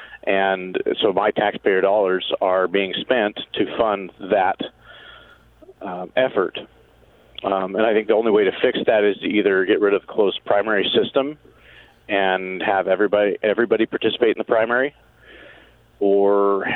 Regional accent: Pendleton, Oregon, United States; moved away; One example would be when I moved to Oregon as a teenager. I grew up in Pendleton

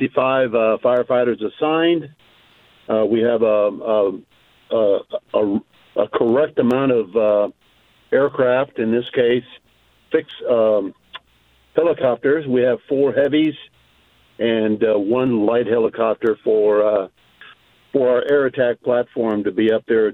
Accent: Washington, United States; now in Vancouver, United States; I am one of those local guys. I hail from the Gifford Pinchot National Forest, Mud Hood. and I reside out of Vancouver, Washington.

